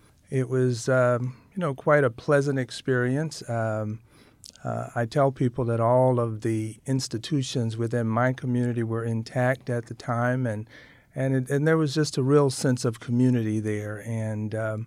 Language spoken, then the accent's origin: English; Sweet Home, Arkansas, United States; born there; I was born in Sweet Home, Arkansas, which, as you know, is right outside of Little Rock, and my dad was a Methodist minister, and I happened to have been born in the parsonage of the Allen Chapel AME Church